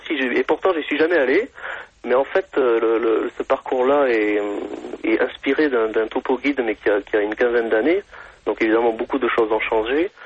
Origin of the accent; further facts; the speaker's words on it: Bordeaux, Nouvelle-Aquitaine, France; j'ai presque ça en moi depuis que je suis gosse, puisque je suis originaire de Bordeaux.